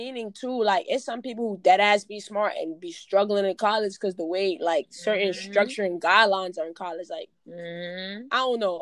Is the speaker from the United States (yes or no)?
yes; New York City, New York, United States; Yeah, 22. I'm from Harlem.